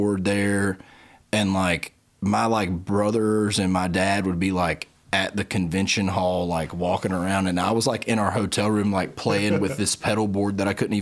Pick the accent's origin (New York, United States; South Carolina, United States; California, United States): South Carolina, United States; York; also born or lived in Clover; Actually, originally York, South Carolina, but they're both in the same county.